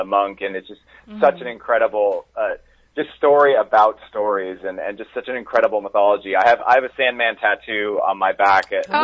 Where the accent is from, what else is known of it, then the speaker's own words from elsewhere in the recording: New Jersey, United States; moved away as an adult; now in California, United States; I grew up in New Jersey. I came out to California for college, and I've been here since then.